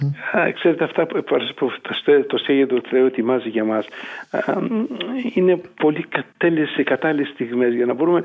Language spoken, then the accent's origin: Greek; Almyros, Thessaly, Greece; είμαι από τον Αλμυρό